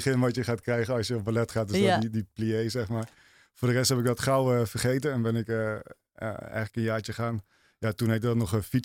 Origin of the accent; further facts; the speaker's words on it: Zevenaar, Gelderland, Netherlands; ik ben eigenlijk een boer uit het oosten. Ik kom uit de buurt van Arnhem en net daarachter Zevenaar.